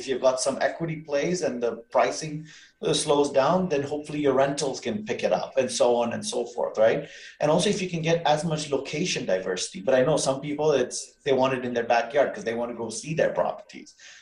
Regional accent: Mombasa, Mombasa County, Kenya; now in Stoney Creek, Canada; I was born and raised in Mombasa, Kenya. And through my life journey, I've ended up living in Stony Creek and working in Burlington

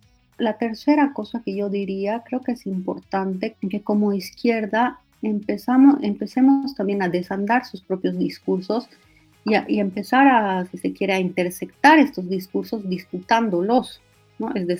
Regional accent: Oruro, Bolivia; la orureñidad, yo también soy orureña

